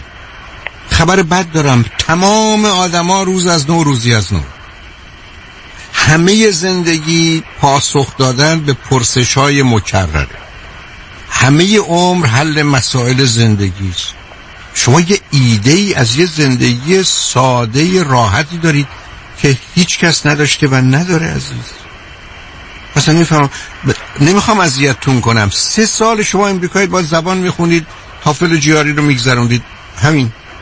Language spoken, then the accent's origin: Persian; Iran; moved away as an adult; من خودم با 2 فوق لیسانس اقتصاد و روانشناسی از ایران آمدم، رفتم دوره دکترای جامعه شناسی مو بگیرم.